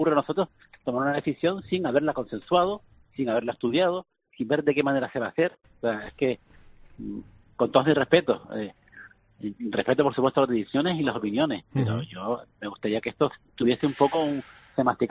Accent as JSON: {"language": "Spanish", "region": "Canary Islands", "country": "Spain", "said": "Nosotros, como canarios, tenemos la bonificación del 75% del transporte aéreo."}